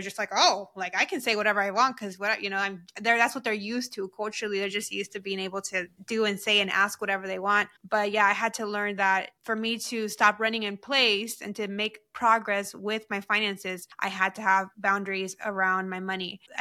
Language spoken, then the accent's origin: English; United States; as a bicultural Latina, meaning that, you know, soy de aquí, de allá, right? I'm Mexican American. I'm both.